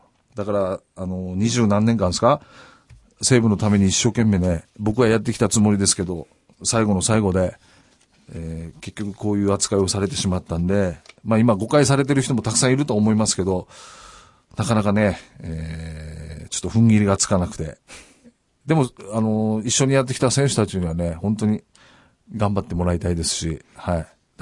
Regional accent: Kumamoto, Japan; 僕の、ね、生まれた故郷の試合だったやつが。

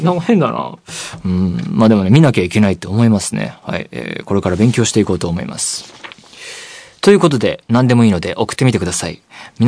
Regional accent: Saitama, Japan; now in Tokyo, Japan; 僕は埼玉県出身ですし、まあ、東京に住んでもう何年にもなるので

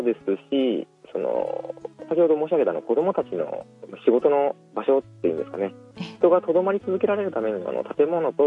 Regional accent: Fukuoka, Japan; 私は出身は福岡県なんですけども。

